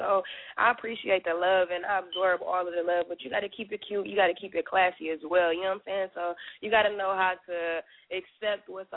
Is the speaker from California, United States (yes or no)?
no; Flint, Michigan, United States; now in Miami, United States; I'm originally from Flint, Michigan. I stay in Miami right now, between Miami and ATL.